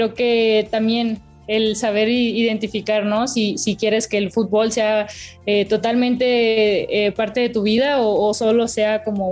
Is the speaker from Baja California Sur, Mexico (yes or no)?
yes; Los Cabos, Baja California Sur, Mexico; poder hacer una escuelita allá en Los Cabos, de donde soy, regresar a, pues ahora sí que a mi ranchito